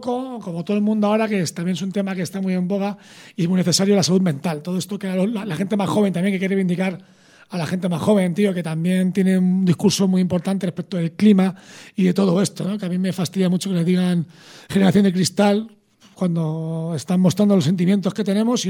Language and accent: Spanish; Leganés, Community of Madrid, Spain; que somos los colegas de Leganés.